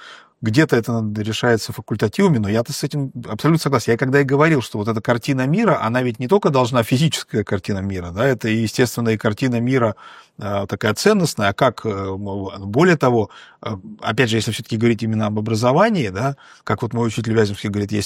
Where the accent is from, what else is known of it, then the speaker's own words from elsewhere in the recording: Russia; И мы там, второкурсники из России, мы вообще на чужом языке